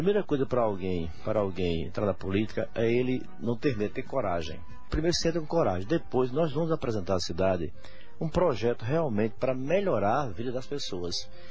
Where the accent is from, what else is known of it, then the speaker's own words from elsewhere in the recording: Guarabira, Paraíba, Brazil; Eu vim de Guarabira, de bicicleta e a peste, né, em Guarabira, zona rural.